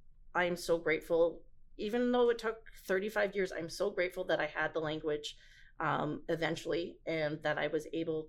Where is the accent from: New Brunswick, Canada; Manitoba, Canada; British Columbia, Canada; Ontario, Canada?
Manitoba, Canada; Winnipeg; growing up in Winnipeg, doing my schooling in Winnipeg, and even starting my career out here in Winnipeg.